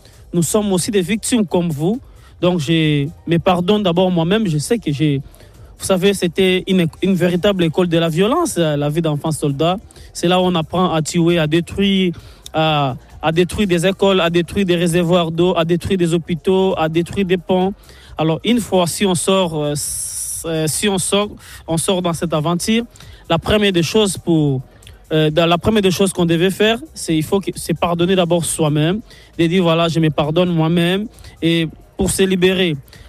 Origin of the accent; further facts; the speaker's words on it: Kivu, DR Congo; born there; En fait, je suis né dans le Kivu, je suis le cadet d'une famille de 6 enfants.